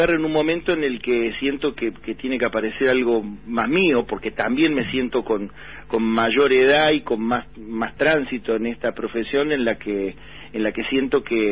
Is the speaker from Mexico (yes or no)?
no; Buenos Aires, Argentina; pero yo me crié acá en Buenos Aires